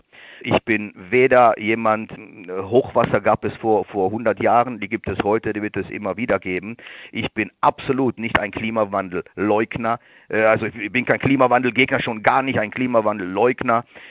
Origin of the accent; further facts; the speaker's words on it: Germany; now in Switzerland; Ich bin Deutscher, aber ich sage auch in der Schweiz lebender Deutscher